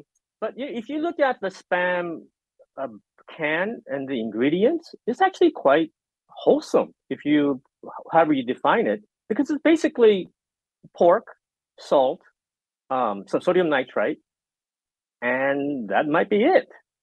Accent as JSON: {"language": "English", "region": "Hawaii", "country": "United States", "tie": "born or raised there", "also_born_or_lived": "Korea", "said": "I grew up in Hawaii and I was born in Korea."}